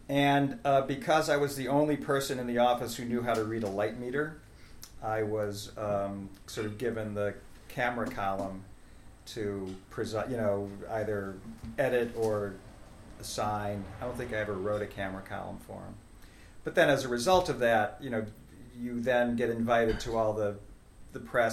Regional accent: Rochester, New York, United States; Well, growing up in Rochester, you know, you're given a camera at a very young age.

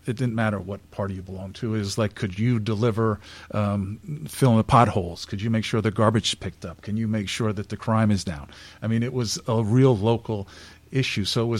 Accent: Hudson, New York, United States; I grew up in Hudson, born in 1967.

